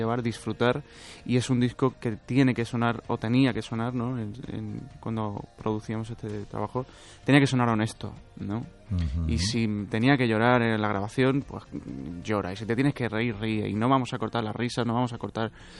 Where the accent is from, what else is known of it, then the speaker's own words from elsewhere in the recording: Málaga, Andalusia, Spain; yo soy andaluz, soy malagueño y se echa de menos el olor a Málaga